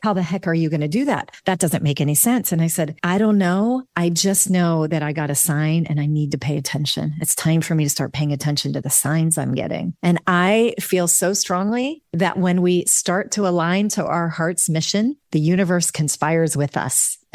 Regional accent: Dayton, Ohio, United States; And I grew up in Dayton, Ohio, and I was a tomboy.

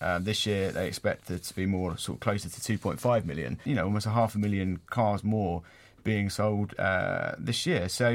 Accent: East of England, United Kingdom; I'm from Essex, so of course I'm a petrol head. It's a land of Ford Escorts.

